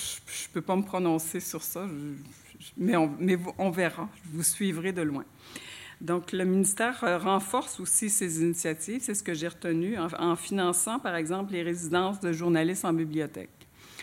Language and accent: French; Quebec, Canada; lors du colloque ici chez nous au Québec